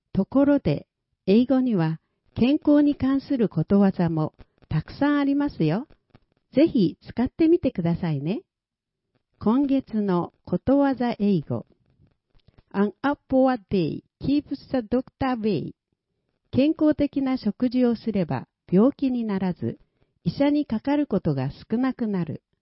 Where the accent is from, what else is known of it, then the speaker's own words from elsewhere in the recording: Malaysia; now in Japan; 今回は、私の母国、マレーシアの政治について紹介します。